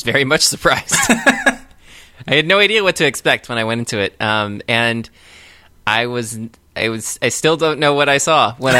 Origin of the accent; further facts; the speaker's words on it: Harrisburg, Pennsylvania, United States; born there; also born or lived in Rockville, Maryland; Well, I mean, I was born in Harrisburg.